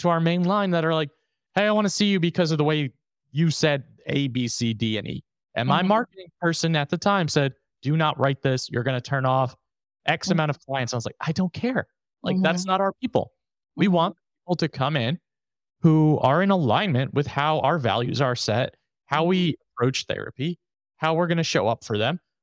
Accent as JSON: {"language": "English", "region": "New York", "country": "United States", "said": "I'm going to just post how I actually speak. I'm from New York. I curse a lot."}